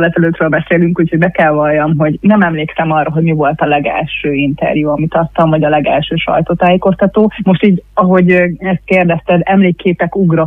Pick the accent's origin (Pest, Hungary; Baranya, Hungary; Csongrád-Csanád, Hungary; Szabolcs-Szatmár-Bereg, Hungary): Csongrád-Csanád, Hungary; Szentes; hanem otthon Szentesen